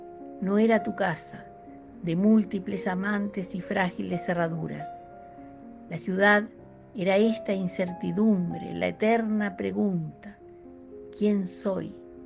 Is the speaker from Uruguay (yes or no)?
yes; Uruguay; de Uruguay